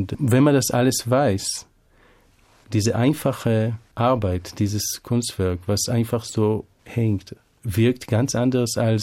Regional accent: Tel Aviv, Tel Aviv District, Israel; Also eindeutig Tel Aviv, auch weil, nehme ich an, bin ich da geboren bei Tel Aviv und in Tel Aviv aufgewachsen. Und die Stadt ist auch viel offener als Jerusalem und lockerer.

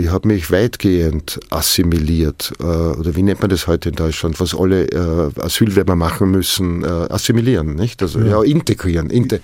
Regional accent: Vienna, Austria; born there; moved away; also born or lived in Brazil; Ich bin in Wien zur Welt gekommen, aber in Wirklichkeit nur geboren worden. Zur Welt bin ich gekommen, als ich nach Brasilien kam, als ich meinen Geburtsort verließ, auf einen anderen Kontinent ging, jahrelang dort lebte

